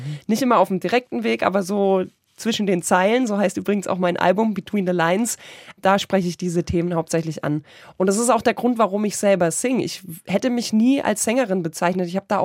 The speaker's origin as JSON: {"language": "German", "town": "Ulm", "region": "Baden-Württemberg", "country": "Germany", "tie": "born or raised there", "said": "weil er wusste, dass er in meine Heimatstadt nach Ulm kommt"}